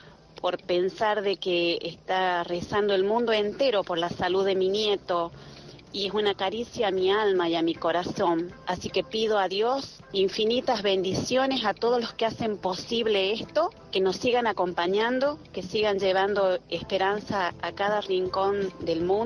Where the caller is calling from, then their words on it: La Rioja, Argentina; de La Rioja, Argentina.